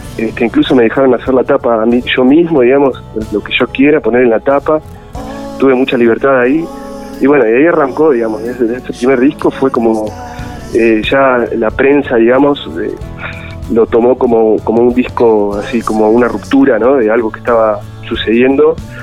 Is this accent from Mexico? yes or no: no; Patagonia, Argentina; now in Buenos Aires, Argentina; Yo soy patagónico, soy del sur argentino. En el 2002 me fui a Buenos Aires a vivir.